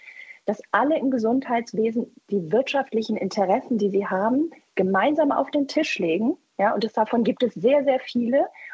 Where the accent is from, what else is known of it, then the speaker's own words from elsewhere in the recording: Berlin, Germany; now in Nuremberg, Germany; Ich komme aus Berlin